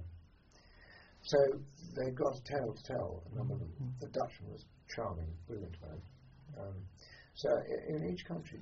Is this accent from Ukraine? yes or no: no; United Kingdom; We're different, we're British.